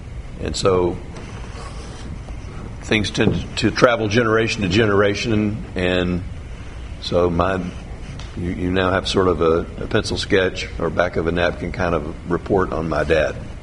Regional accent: Texas, United States; I'm from Texas.

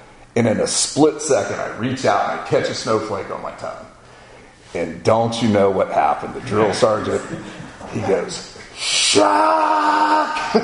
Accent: Florida, United States; I'm like, oh, I'm from Florida, man, I was at the beach yesterday.

